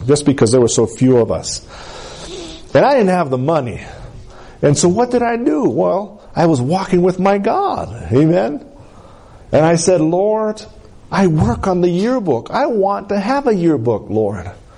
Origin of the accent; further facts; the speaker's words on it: Colorado, United States; I'm from Capitoline, Colorado, man. I'm from small town, even smaller than Center, USA.